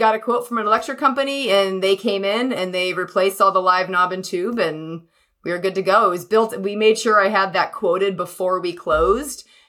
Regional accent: Massachusetts, United States; Yeah, I grew up in Massachusetts and we had a septic tank growing up

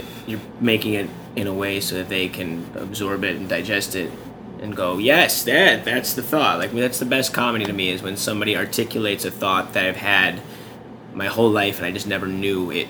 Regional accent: Chicago, Illinois, United States; I dropped out of school, moved back home. I'm from Chicago, so I'm from the burbs

